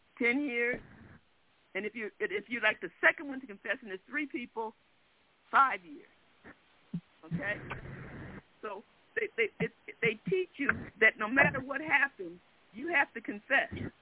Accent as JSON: {"language": "English", "town": "Detroit", "region": "Michigan", "country": "United States", "tie": "born or raised there", "said": "I'm from Detroit, grew up in Detroit, did most of my formal training and so forth in this area."}